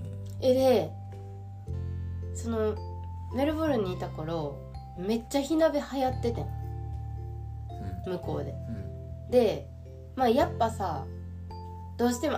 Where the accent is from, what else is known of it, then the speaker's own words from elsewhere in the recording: Sichuan, China; 四川出身やから。